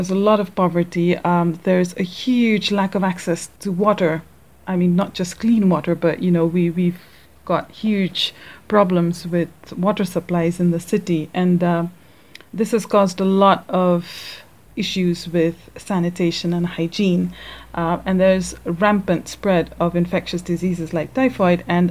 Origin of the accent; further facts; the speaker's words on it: Kathmandu, Bagmati, Nepal; So while growing up in Kathmandu, there's a lot of infectious disease